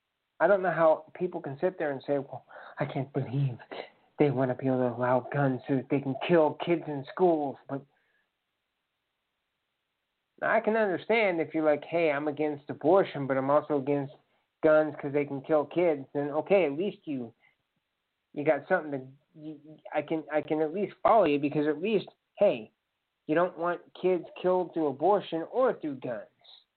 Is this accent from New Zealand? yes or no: no; London, United Kingdom; moved away; I would say driver's side because I'm from London, but, you know, now I'm here